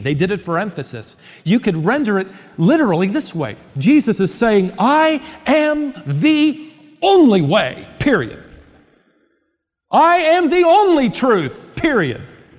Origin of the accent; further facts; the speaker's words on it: Minnesota, United States; born there; Now, I can say this because I was born in Minnesota.